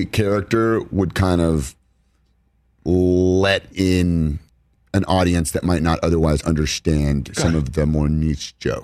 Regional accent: Los Angeles, California, United States; Yeah, I grew up here in Los Angeles, I'm a diehard Lakers fan.

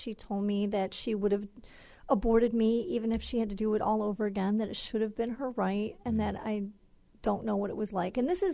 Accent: Michigan, United States; I'm from Michigan, where we have never had a rape exception in a single law

